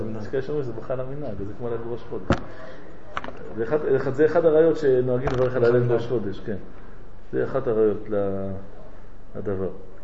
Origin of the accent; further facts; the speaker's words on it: France; זה אני, תמיד. אני צרפתי